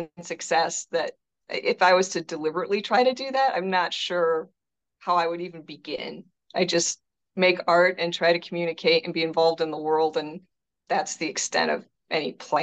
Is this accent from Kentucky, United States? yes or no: no; Detroit, Michigan, United States; Oh, well, it's just such a rich cultural place to be from.